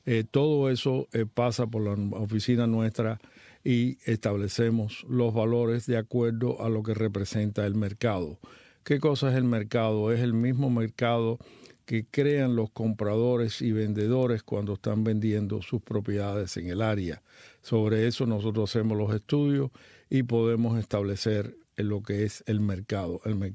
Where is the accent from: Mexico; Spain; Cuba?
Cuba; moved away as an adult; que era el Havana Business University, que estaba en línea también. Ahí estuve 2 años hasta que ya salimos de Cuba.